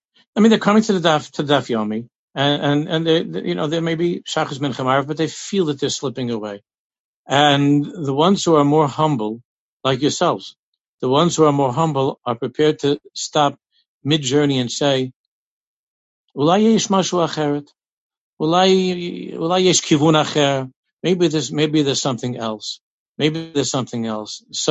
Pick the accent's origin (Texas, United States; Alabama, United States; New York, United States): New York, United States; I think that I grew up in New York in the late 50s, early 60s, and I grew up.